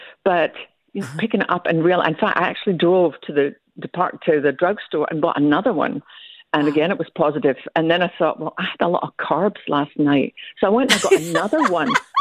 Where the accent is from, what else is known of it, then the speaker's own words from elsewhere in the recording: Scotland, United Kingdom; nope, we're Scottish, we use what we've got.